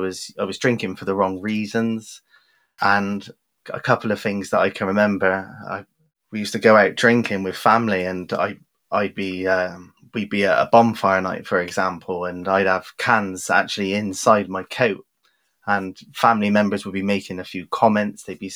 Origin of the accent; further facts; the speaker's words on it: Bristol, South West England, United Kingdom; accent: West Country; So I am originally from Bristol in the West Country. You can probably tell from the accent. And back in the day, grew up in the 90s.